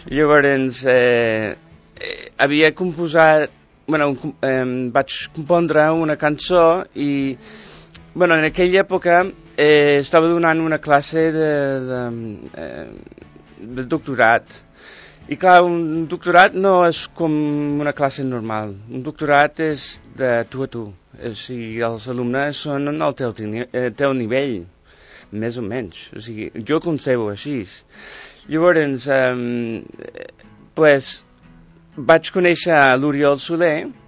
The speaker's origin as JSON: {"language": "Catalan", "town": "San Francisco", "region": "California", "country": "United States", "second_language": "Catalan", "moved": "yes", "lives_now": "Spain", "said": "Sí, sóc americà, sóc de San Francisco, de fet, fa 20 anys que visc aquí a Catalunya."}